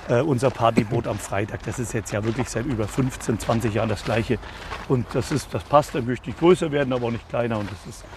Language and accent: German; Bavaria, Germany; Wir sind ja auch aus Franken, man hört es ja manchmal.